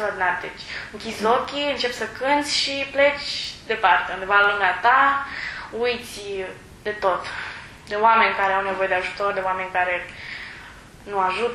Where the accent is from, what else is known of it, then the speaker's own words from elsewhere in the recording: Bucharest, Romania; born there; așa. Sunt născută pe 25 noiembrie 1992 în București, în România. Am 13 ani și jumătate, cred